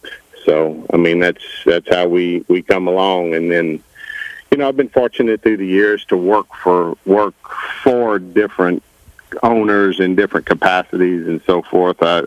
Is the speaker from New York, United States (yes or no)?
no; Florida, United States; also born or lived in Louisiana; Well, I was born in Louisiana and I lived there and stuff, but I was actually raised in Florida.